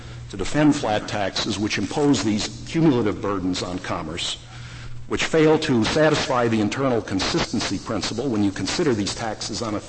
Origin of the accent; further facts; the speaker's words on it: Illinois, United States; The range is from $36 up to $2,200 in my home state of Illinois.